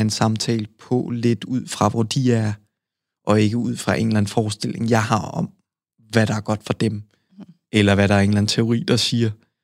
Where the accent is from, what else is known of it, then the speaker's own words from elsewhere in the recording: Ramløse, Capital Region of Denmark, Denmark; jeg er vokset op i Nordsjælland, i en lille by, en landsby, der hedder Ramløse.